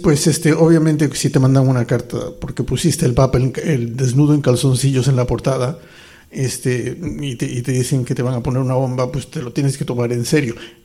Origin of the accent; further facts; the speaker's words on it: Mexico; accent: Mexican; now in Spain; Antes de eso, pues me crié en México, que se me notará en el acento. Me vine para acá